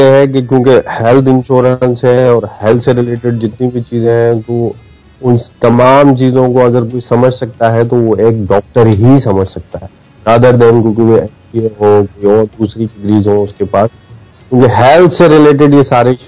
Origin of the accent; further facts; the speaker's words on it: Hyderabad, Sindh, Pakistan; moved away as an adult; now in Jeddah, Saudi Arabia; exactly میں belong کرتا ہوں پاکستان سے ہی, پاکستان کی سٹی ہے حیدرآباد, اور 1997 میں میں نے اپنا ایم بی بی ایس وہیں